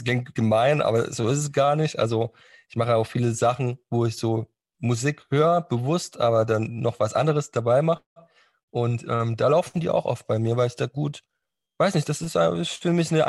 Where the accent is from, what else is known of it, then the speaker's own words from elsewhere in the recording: Saxony, Germany; Ich komme ja aus auch aus dem Osten, aus dem Tiefsten aus Sachsen und da hast du natürlich auch viel Plattenbauten